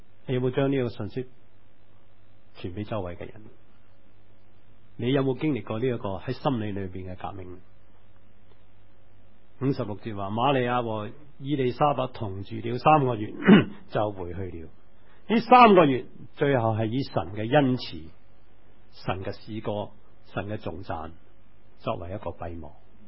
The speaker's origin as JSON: {"language": "Chinese", "country": "Hong Kong", "tie": "born or raised there", "said": "我在1950年在香港长大，当时香港很穷"}